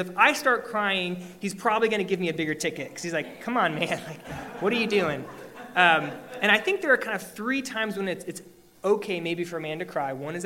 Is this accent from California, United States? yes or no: no; Pennsylvania, United States; So when I was a junior in high school, I grew up in Pennsylvania